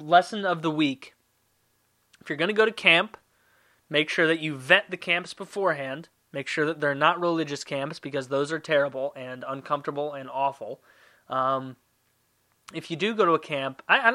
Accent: St. Louis, Missouri, United States; And it was like, I'm from fucking St. Louis, man, I have no idea what your stereotype is

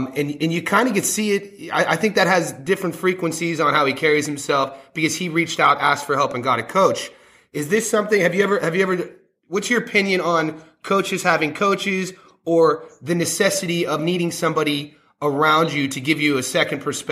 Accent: Ohio, United States; So I grew up in Northeast Ohio, about 30 minutes from there, and it was big news in 2004.

